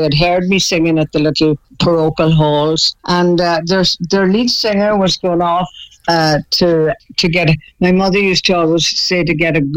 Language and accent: English; Ulster, Ireland; 1951, I was born in Donegal, in the hospital in Donegal town. We lived in a little fishing village called Kincastle, which is right up at the northwest coast of Ireland, right?